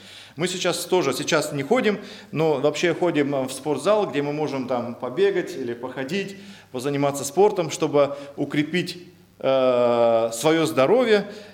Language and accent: Russian; Siberia, Russia; Когда мы были детьми, мы родом сами из Сибири, то было и очень интересно.